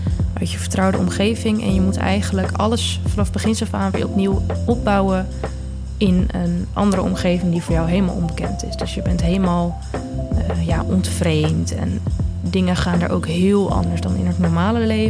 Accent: Gouda, South Holland, Netherlands; ik ben 20 jaar oud, ik kom uit Gouda

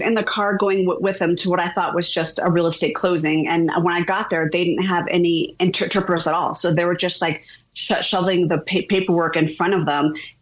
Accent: New Hampshire, United States; born there; And because I was born in New Hampshire, so I sign a little different than they do out here in Colorado.

